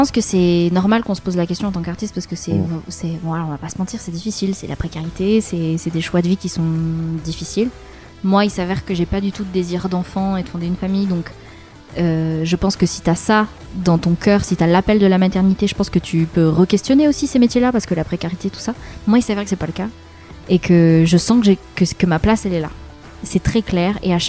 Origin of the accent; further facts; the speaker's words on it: Auvergne-Rhône-Alpes, France; also born or lived in Lyon; quand on vient de l'Ardèche profonde, trouver des gens pour monter un groupe, c'était très compliqué.